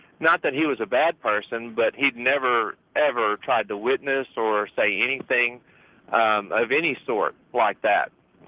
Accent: Little Rock, Arkansas, United States; I'm from the Hot Springs, Little Rock area.

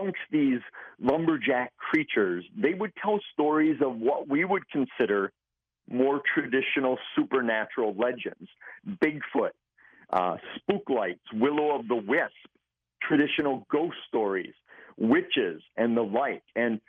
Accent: Midwest, United States; Growing up in the Midwest, I had always heard legends of these creatures.

